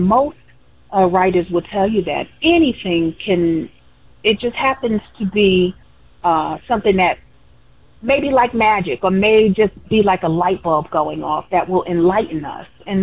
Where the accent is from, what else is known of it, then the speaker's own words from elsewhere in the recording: New Jersey, United States; And I grew up in North New Jersey, and we lived on the second floor of a 3-family house.